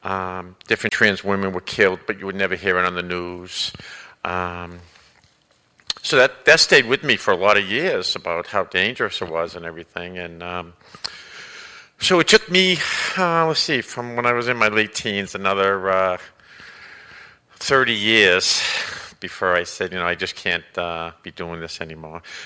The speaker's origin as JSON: {"language": "English", "town": "Boston", "region": "Massachusetts", "country": "United States", "said": "back when I was in my teens, and I come from Boston, and how dangerous it was to be trans."}